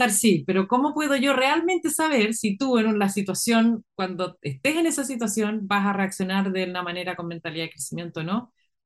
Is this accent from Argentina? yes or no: no; Chile; ay, es que así somos los chilenos, es que así, entonces, qué ganas que fuera, si es que los chilenos no nos rendimos